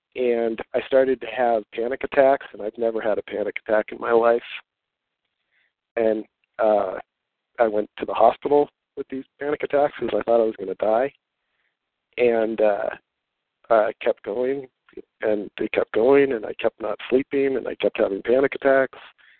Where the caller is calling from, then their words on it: Menlo Park, California, United States; from Menlo Park.